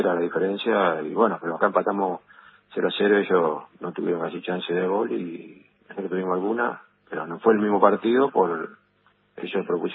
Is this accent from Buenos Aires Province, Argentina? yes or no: yes; Zárate, Buenos Aires Province, Argentina; cuando yo vine de Zárate, él era el técnico de la división inferior y me vio jugar unos dos partidos y ya me dejó para ficharme en mi club